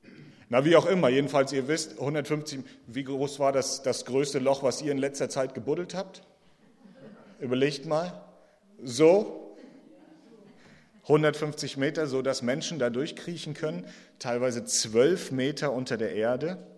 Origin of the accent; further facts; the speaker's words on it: Mecklenburg-Vorpommern, Germany; ich komme ursprünglich aus Mecklenburg, bin 1979 geboren, ich war also zur Wende ungefähr 11